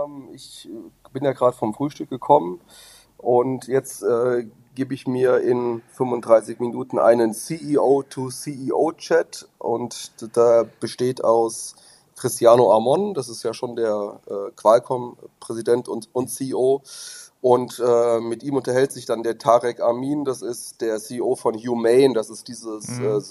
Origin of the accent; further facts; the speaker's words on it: Germany; für die Briten und für die Deutschen, beziehungsweise zumindest für uns als Deutsche.